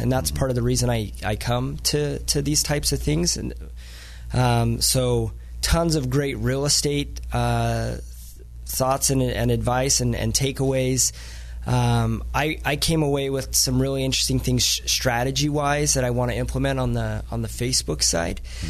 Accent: Salt Lake City, Utah, United States; They're mountains. I'm from Salt Lake City, so but they're mountains.

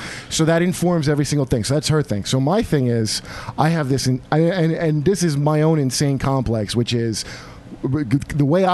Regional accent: Yemen; I was raised in Yemen, so no, it's not.

